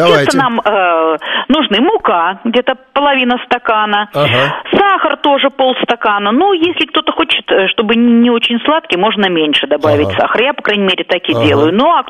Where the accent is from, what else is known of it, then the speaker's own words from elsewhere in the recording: Belarus; Но мы, белорусы, на свой манер готовим ягодный чизкейк.